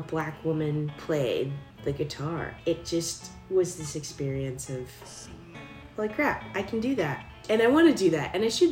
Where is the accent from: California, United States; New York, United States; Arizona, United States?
Arizona, United States; Casa Grande; My hometown is like a farming town, like there are cows and cotton and like a high school